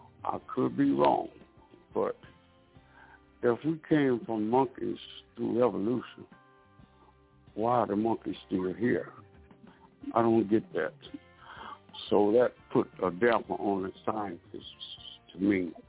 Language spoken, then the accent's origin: English; Baton Rouge, Louisiana, United States; from Baton Rouge.